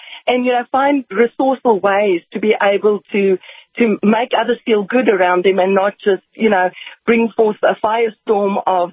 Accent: South Africa; now in United States; I can safely say that I am African American. I hail all the way from South Africa, where I was born and raised, and I've been living in the United States of America, the best nation in the world, for the past 24 years.

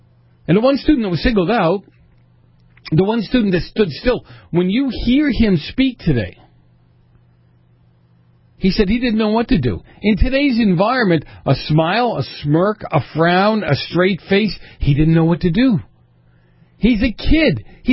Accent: Massachusetts, United States; she's from my home state of Massachusetts.

